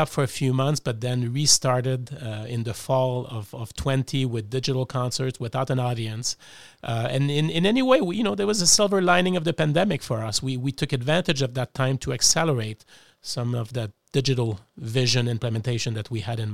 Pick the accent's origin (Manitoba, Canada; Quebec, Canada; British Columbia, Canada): Quebec, Canada; Montreal; also born or lived in Melbourne, Australia; now in Cleveland, United States; And I'm from Montreal originally.